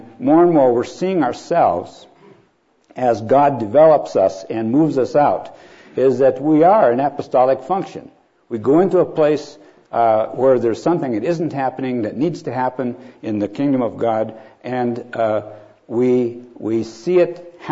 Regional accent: Minnesota, United States; I was raised in Minnesota

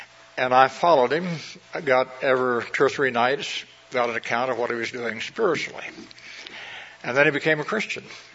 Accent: Midwest, United States; I grew up in the Midwest with Midwest values, went to church, we did the right thing, we were honest, but I felt a little confined. And wanted to get out of this small neighborhood as quickly as possible.

